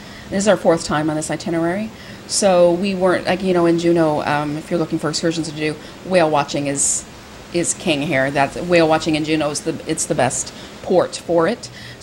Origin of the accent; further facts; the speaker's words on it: East Coast, Canada; I grew up on the East Coast of Canada where seafood is very prevalent.